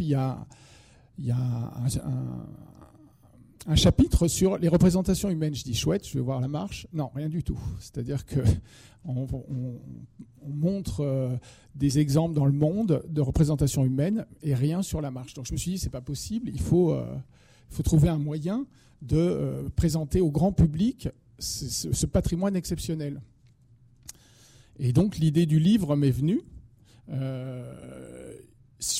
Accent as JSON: {"language": "French", "town": "Caux", "region": "Nouvelle-Aquitaine", "country": "France", "lives_now": "Paris, France", "said": "Je vis à Paris, je suis photographe, mais je suis originaire de Caux, un petit village qui est à 10 km de Lussac."}